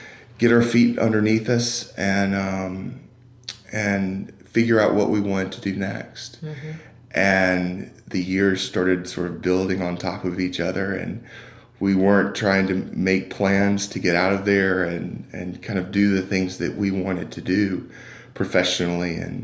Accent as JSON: {"language": "English", "region": "Alabama", "country": "United States", "tie": "born or raised there", "also_born_or_lived": "Chicago / Michigan", "moved": "as an adult", "said": "I should say that while I was born and raised in Alabama, I've actually been lived in quite a few cities."}